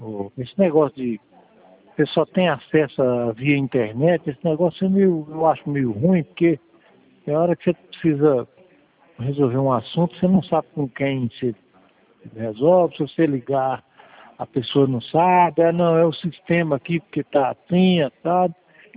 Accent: Rio de Janeiro, Brazil; Não, eu sou do Rio mesmo. Da Gema.

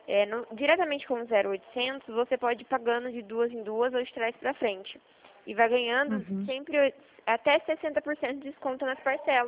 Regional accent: Limeira, São Paulo, Brazil; sou de Limeira.

